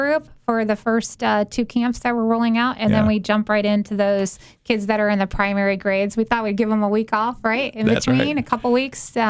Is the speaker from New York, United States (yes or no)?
no; Galesburg, Illinois, United States; Born and raised in Galesburg. Yeah. Graduated Carl Sandburg College, went to Western Illinois University, and came back to the area. So I've been here my whole life.